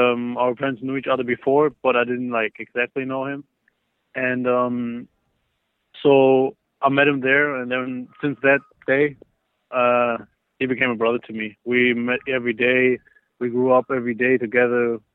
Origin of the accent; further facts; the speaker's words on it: Berlin, Germany; So I was growing up, I grew up in Berlin, Germany. Lived there for all my life. And my dad is American.